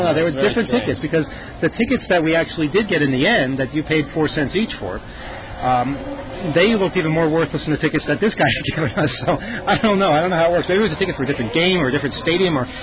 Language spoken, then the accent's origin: English; United States; moved away; But again, you know, I'm from America.